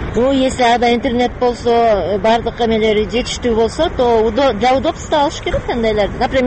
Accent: Kara-Balta, Chuy Region, Kyrgyzstan; мен Карабалтадан келдим.

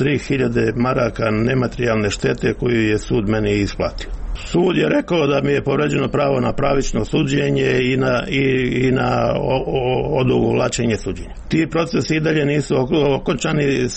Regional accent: Kosovo; born there; moved away as an adult; now in Bosnia and Herzegovina; Inače sam rodom sa Kosova, ali sam ovdje došao 1969. godine u Bosni

